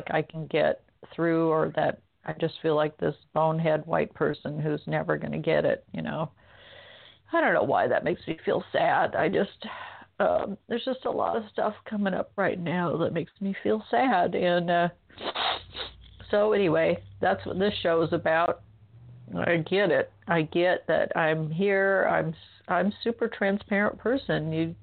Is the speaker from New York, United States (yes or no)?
no; Berkeley, California, United States; also born or lived in Eugene, Oregon; I was born in Berkeley, grew up part of the time there.